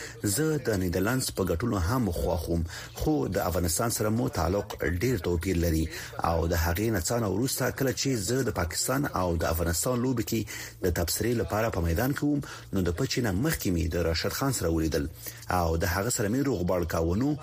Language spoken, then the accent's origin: Pashto; India; زه به شکه د هندوستان يم